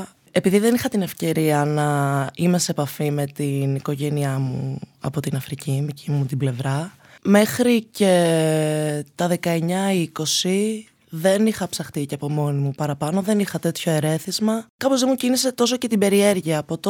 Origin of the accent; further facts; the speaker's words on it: Thessaloniki, Central Macedonia, Greece; Γεννήθηκα στη Θεσσαλονίκη. Όταν συστήνομαι, όταν με ρωτάνε από πού είμαι, λέω είμαι Θεσσαλονικιά με Νιγηριανές νότες. Μεγάλωσα στη Θεσσαλονίκη με την οικογένειά μου από την πλευρά της μητέρας μου. Πήγα σχολείο στη Θεσσαλονίκη